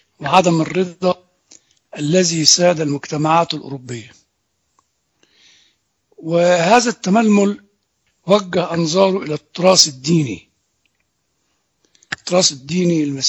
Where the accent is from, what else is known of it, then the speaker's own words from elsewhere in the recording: Egypt; وإحنا يعني كمصريين وأولاد الكنيسة أم الشهداء